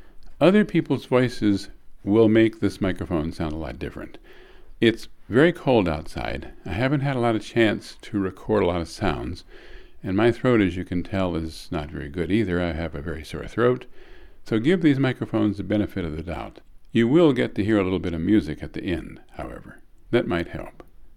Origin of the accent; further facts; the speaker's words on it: Possum Hollow, Virginia, United States; born there; I was born in Possum Hollow, Virginia.